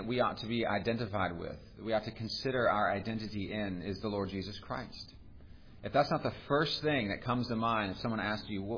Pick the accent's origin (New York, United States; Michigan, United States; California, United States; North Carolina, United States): California, United States; now in Charleston, United States; I grew up in California. I was converted at Clemson University in South Carolina. I feel like a South Carolinian. I married a South Carolina girl, hence that's where I'm living now, in Charleston.